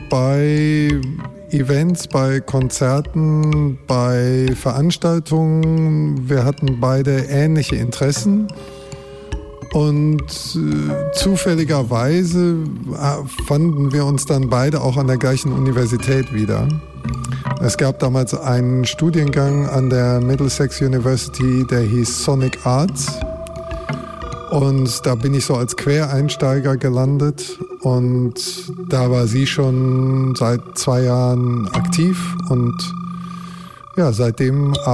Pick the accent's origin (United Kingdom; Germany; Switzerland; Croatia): Germany; North Rhine-Westphalia; Und ich bin aufgewachsen im Ruhrgebiet